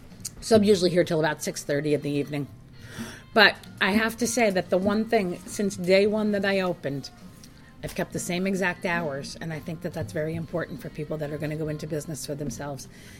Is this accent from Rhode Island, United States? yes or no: no; Catskill, New York, United States; Born and raised in Catskill.